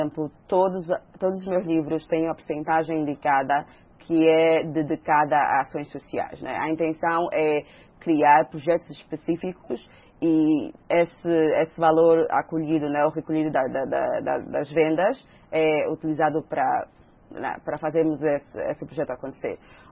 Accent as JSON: {"language": "Portuguese", "country": "Angola", "said": "um bocadinho de mim enquanto angolana, africana, mulher"}